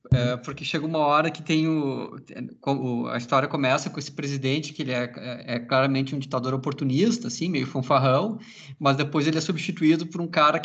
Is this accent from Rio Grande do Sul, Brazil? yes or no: yes; Rio Grande do Sul, Brazil; provavelmente sendo gaúcho eu moraria lá com o pessoal da carne de gado e tal